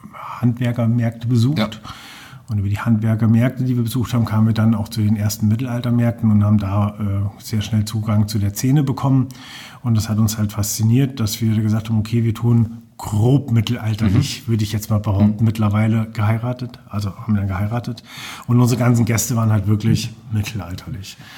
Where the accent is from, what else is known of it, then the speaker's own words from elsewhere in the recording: Fulda, Hesse, Germany; also born or lived in Bad Kissingen / Heidenheim; ich bin in Bad Kissingen geboren und von dort aus dann direkt nach Fulda gezogen. Vorher noch einen kleinen Umweg über Schwabenlindler, Heidenheim, Königsbronn gemacht. Aber so die meisten von meinen 46 Lenzen habe ich in Fulda verbracht.